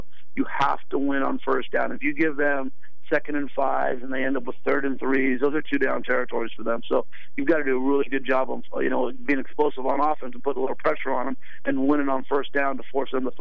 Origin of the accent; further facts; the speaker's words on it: Livermore, California, United States; I mean, I grew up in Livermore, not too far away.